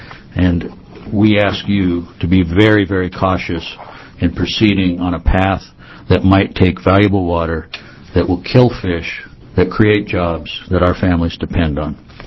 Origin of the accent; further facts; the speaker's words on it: Tillamook, Oregon, United States; I grew up in Tillamook, Oregon, and my family has a long history in the timber business